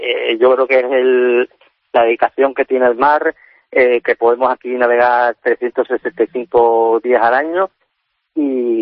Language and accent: Spanish; Canary Islands, Spain; yo hice el curso de vela con 9 años, como muchos canarios, en Puerto Rico